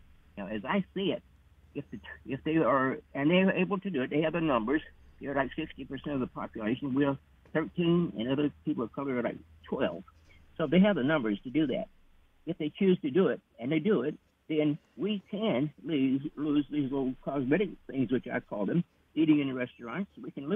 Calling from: Fort Washington, Maryland, United States; Yeah, Fort Washington, Maryland.

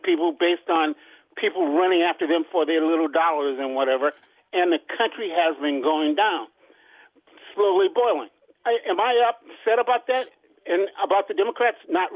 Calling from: Upper Marlboro, Maryland, United States; from Upper Marlboro, Maryland.

